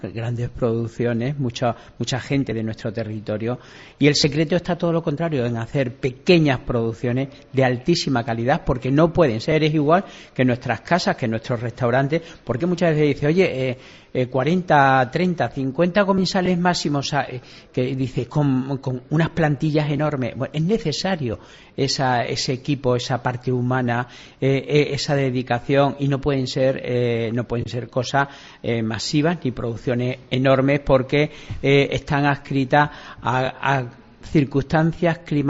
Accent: Casar de Cáceres, Extremadura, Spain; porque en el Casar, en mi pueblo, yo eso lo he visto

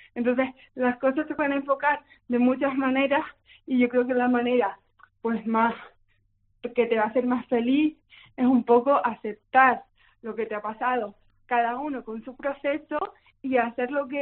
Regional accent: Radazul, Canary Islands, Spain; De Radazul.

